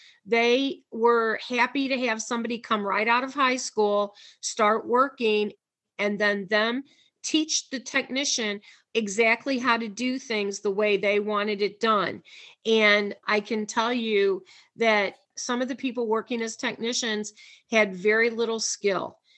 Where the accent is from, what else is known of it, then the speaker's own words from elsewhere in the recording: Missouri, United States; I am originally from Missouri, and the whole state of Missouri had one technician school at that time.